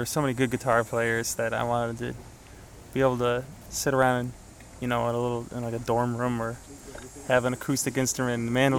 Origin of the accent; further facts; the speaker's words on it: Chicago, Illinois, United States; I'm from Chicago.